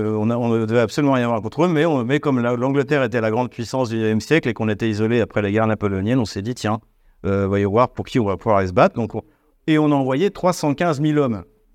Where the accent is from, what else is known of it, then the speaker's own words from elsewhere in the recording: France; nous, en tant que Français, on a d'autres chats à fouetter.